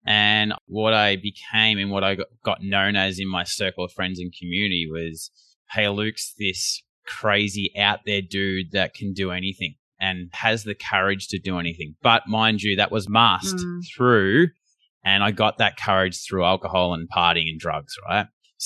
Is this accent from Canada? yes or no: no; Australia; accent: Australian; I was kind of like, because I was dealing with a lot of Americans, I thought, oh, they're going to hear my accent and then they're going to be like turned off. But that's what I learned. They like the Aussie accent.